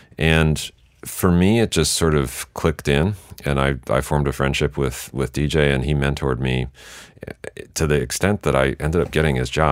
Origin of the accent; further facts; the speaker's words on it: Lubbock, Texas, United States; And I grew up in Lubbock, Texas.